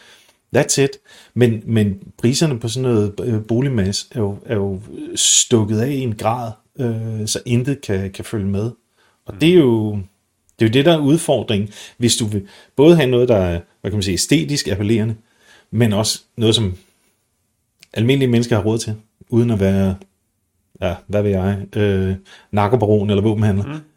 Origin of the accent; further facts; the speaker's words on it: Capital Region of Denmark, Denmark; der, hvor jeg voksede op, som er en stationsby ude i udkanten af HT-området